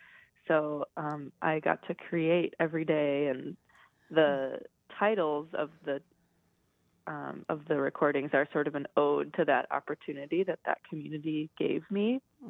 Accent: United States; with my own role as like an American woman in 2018 and what that meant.

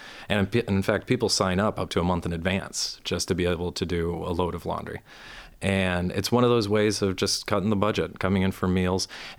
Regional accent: Kalamazoo, Michigan, United States; born there; sometimes, as in my case, since I was born in Kalamazoo, it was as simple as walking over to the county building and asking for a copy of it.

